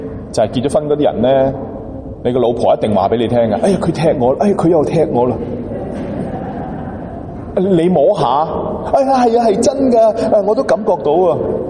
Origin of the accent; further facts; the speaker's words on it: Guangdong, China; 我哋广东人咧讲嘅